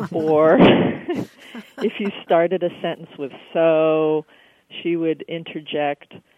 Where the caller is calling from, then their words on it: Green Bay, Wisconsin, United States; I'm calling from Green Bay, Wisconsin.